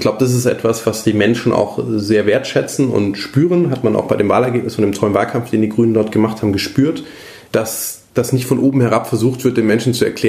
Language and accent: German; Southern Germany, Germany; ich meine, ich komme jetzt aus dem Süden